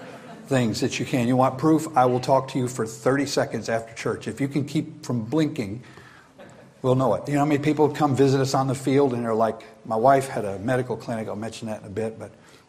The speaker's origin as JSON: {"language": "English", "region": "Kentucky", "country": "United States", "said": "Now, I'm from Kentucky. I wasn't born there."}